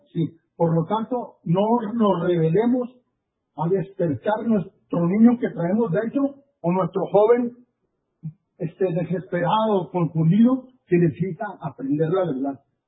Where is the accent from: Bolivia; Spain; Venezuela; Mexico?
Mexico; Ciudad Juárez, Chihuahua; Yo vengo de Ciudad Juárez.